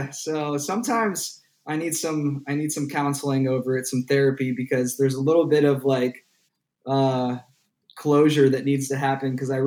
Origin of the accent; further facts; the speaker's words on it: Canfield, Ohio, United States; I'm from Canfield, Ohio, which is a little town near Youngstown, northeast Ohio by Cleveland.